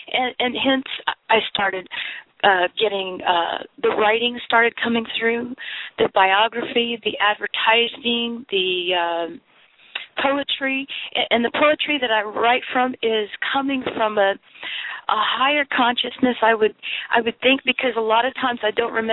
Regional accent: United States; I'm like, I'm from America. You know, I'm American.

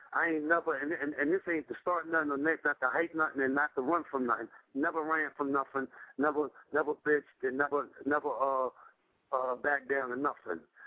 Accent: New York, United States; now in Philadelphia, United States; But people got to realize I'm born and raised in New York. Like, that's where my roots is at.

